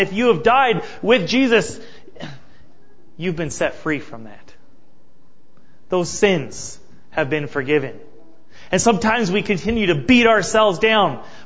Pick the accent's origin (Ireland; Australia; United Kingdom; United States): United States; Montana; And you just have it plastered on your head, I'm from Montana.